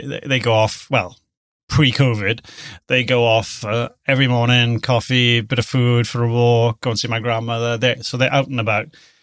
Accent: Bridgend, Wales, United Kingdom; I grew up in Bridgend. It's like they'd be fighting every week in Bridgend, you know.

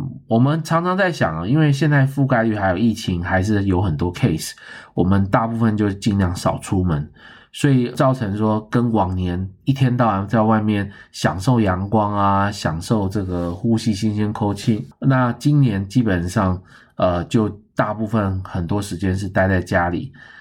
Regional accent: Taiwan; now in Canada; 我们自己本身也是台湾人

